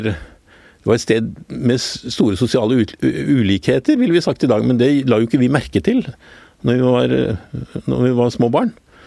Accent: Oslo, Norway; Ja, jeg vokste opp på Skillebekk, nederst i Gabelsgate, kanskje nå heter Nedre Frogner, jeg vet ikke, men og gikk på Russløkka skole

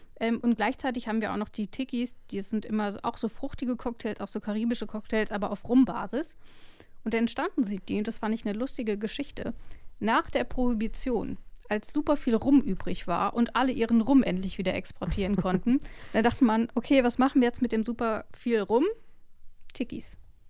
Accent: West Germany, Germany; Na gut, ich komme aus dem Westen

